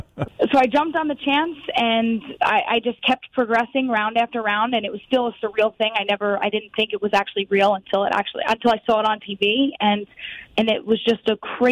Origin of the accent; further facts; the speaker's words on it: Yonkers, New York, United States; now in Putnam County, United States; I originally am from Yonkers, New York, but I'm now residing in Putnam County, New York.